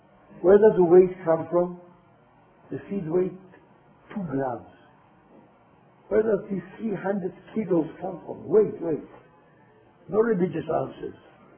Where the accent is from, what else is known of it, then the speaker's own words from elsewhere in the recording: Israel; You have to know that we grew up in Eretz Israel on a program that was initiated, that was programmed to oikel uns von Teuer.